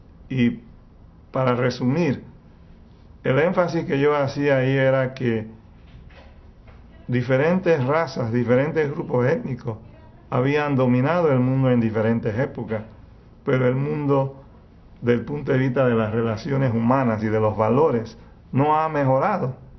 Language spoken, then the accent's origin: Spanish; Panama; Digo, yo nací aquí, yo me considero panameño, pero yo soy bicultural.